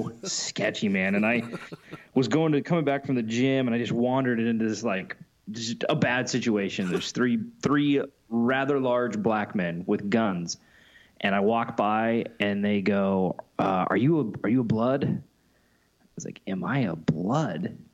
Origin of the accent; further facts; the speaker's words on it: Portland, Oregon, United States; now in Los Angeles, United States; I was like, I'm from Portland.